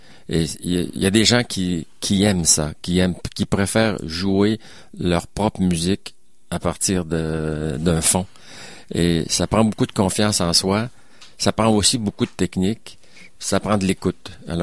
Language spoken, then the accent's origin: French; Quebec City, Quebec, Canada; je suis un Québécois de naissance à Limoilou. Et j'ai passé toute ma vie ici, j'ai enseigné ici, même si j'ai joué en Europe, c'était quelques mois dans ma vie.